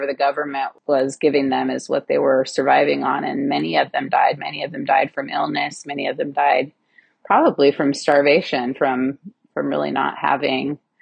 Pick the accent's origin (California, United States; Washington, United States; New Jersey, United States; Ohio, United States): Washington, United States; Fox Island; Okay, so as a young child, I grew up on Fox Island. I grew up in the inlet where Tanglewood Island is.